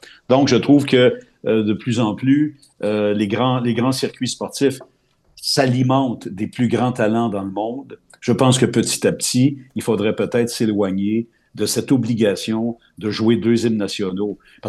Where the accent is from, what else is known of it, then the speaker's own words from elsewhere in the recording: Quebec, Canada; comme on dit chez nous au Québec